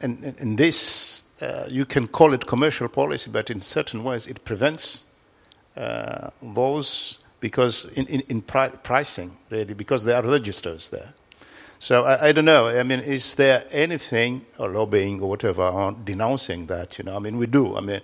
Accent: Comoros; I come from the Comores

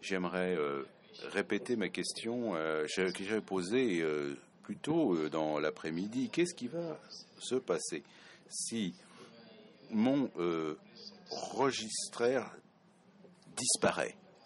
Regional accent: Argentina; je suis boursière d'Argentine, en Amérique latine, vous m'entendez?

